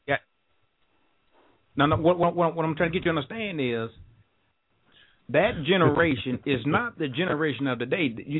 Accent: Mississippi, United States; I was born and raised in Mississippi.

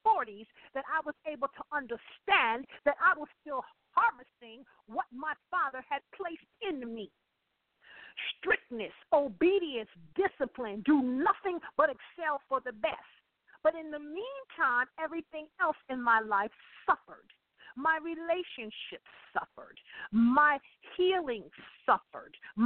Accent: Akron, Ohio, United States; because we lived up north, being born and raised in Akron, Ohio

